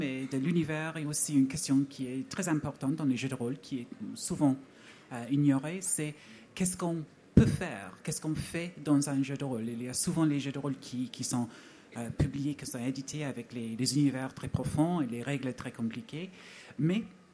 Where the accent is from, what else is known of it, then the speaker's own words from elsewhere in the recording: England, United Kingdom; French is a second language; je suis anglaise, alors excusez-moi en avance pour mon français.